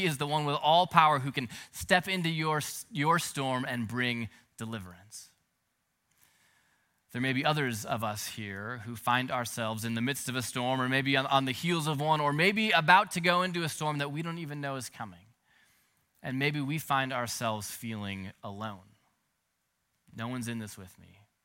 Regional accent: Minnesota, United States; now in San Francisco Bay Area, United States; You know, I grew up in Minnesota where, unlike the Bay Area, we experienced real storms, you know?

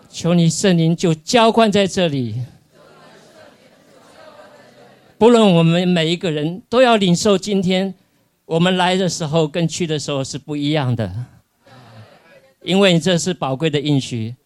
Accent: Taiwan; born there; 虽然我妈妈是青岛，住在北方，可是我是因为我在台湾出生的，我没来过这里。

